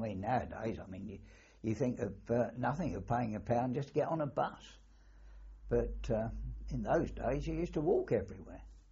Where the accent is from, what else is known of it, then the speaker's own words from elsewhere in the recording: Guildford, South East England, United Kingdom; Oh, yes, I've grown up in Guildford. I've been here all my life, actually, apart from when I was in the forces.